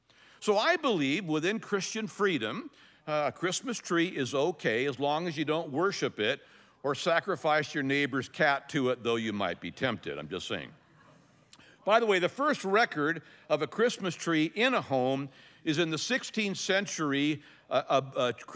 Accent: El Cajon, California, United States; I remember as a kid, I grew up in El Cajon

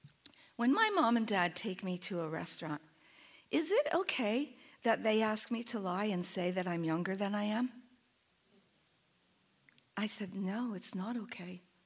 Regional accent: East Coast, United States; I'm from the East Coast.

